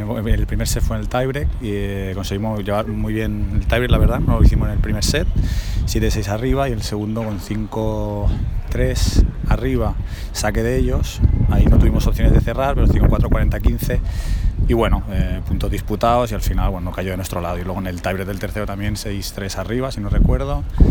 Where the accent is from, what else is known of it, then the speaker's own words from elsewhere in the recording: Yecla, Region of Murcia, Spain; now in Barcelona, Spain; yo soy de Yecla, estoy afincado en Barcelona y me he sentido como en casa